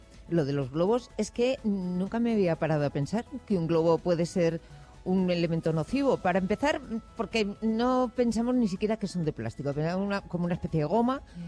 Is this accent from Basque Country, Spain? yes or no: yes; Bilbao, Basque Country, Spain; Lo tengo yo que soy de Bilbao.